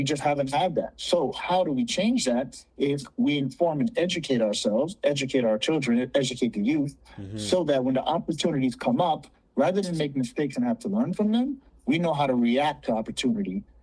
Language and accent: English; Fort Lauderdale, Florida, United States; also born or lived in Montreal; So growing up in Fort Lauderdale, everyone kind of had an attachment to their culture, to their background. And I'm of Haitian descent, so obviously, yeah, I attached to that. But knowing that I was born in Montreal but knew nothing about my own country, my own province